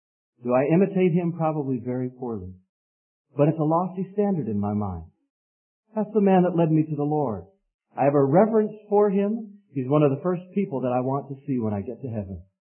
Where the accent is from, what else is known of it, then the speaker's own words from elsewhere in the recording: Pennsylvania, United States; Our little gospel hall where I was raised in Pennsylvania and in which I was saved, there were swinging doors in the back and they were solid wood.